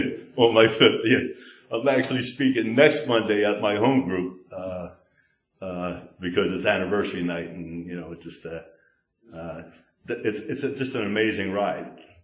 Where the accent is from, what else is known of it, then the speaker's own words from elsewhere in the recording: Philadelphia, Pennsylvania, United States; I grew up in Southwest Philly. I leave my house. It's in the city.